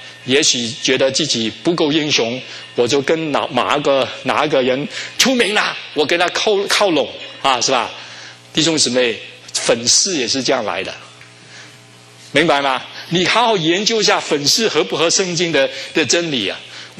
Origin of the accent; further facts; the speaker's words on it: Hong Kong; 我是从香港来的。